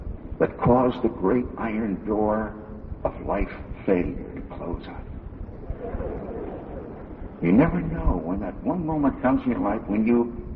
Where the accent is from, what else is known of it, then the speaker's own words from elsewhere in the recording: Chicago, Illinois, United States; I was growing up in the Chicago area, and they had a great store.